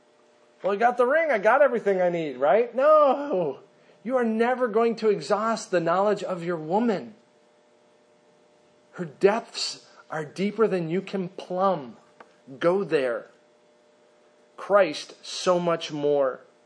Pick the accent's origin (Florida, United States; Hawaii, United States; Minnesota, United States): Minnesota, United States; Minneapolis; I grew up in Minneapolis. I used to fish in the Mississippi River with my dad.